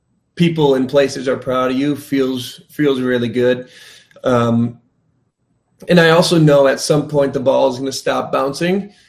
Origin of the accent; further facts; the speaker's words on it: Wisconsin, United States; finding somebody from, you know, Wisconsin, from your home state, in a different place is really fun